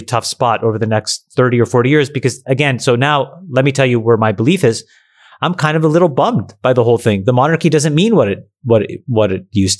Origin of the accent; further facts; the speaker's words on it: Canada; And there was, it was, and look, I'll say this as a Canadian and a Sri Lankan.